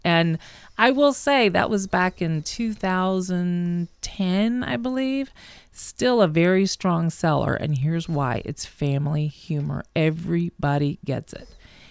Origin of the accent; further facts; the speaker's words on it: Georgia, United States; Now, I'm from Georgia, so that's not an issue.